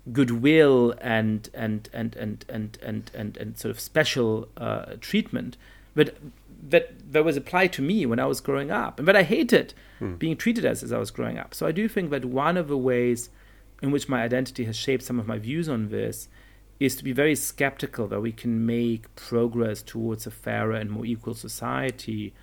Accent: Germany; I grew up in Germany being Jewish. I'm not religious. My parents and grandparents weren't religious.

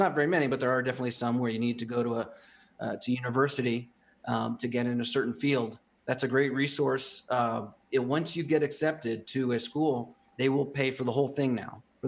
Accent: East Coast, United States; also born or lived in San Diego / Virginia / North Carolina; I was born in San Diego, but very quickly I moved to the East Coast. I was raised on the East Coast between Virginia and North Carolina.

